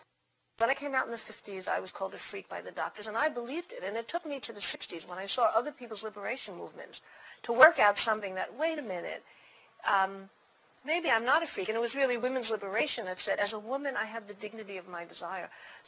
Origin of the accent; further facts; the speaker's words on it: New York City, New York, United States; born there; I was born in 1940 in the Bronx, New York.